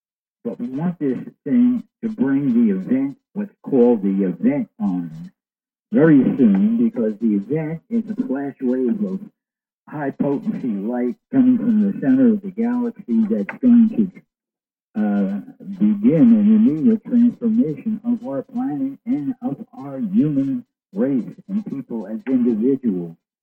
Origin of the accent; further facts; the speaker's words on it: New York, United States; I'm from New York.